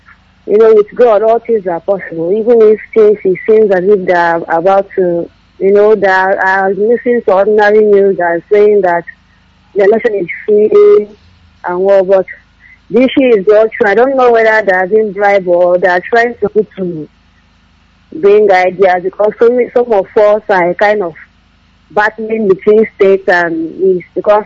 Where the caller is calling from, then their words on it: Enugu, Enugu State, Nigeria; I'm coming from Enugu.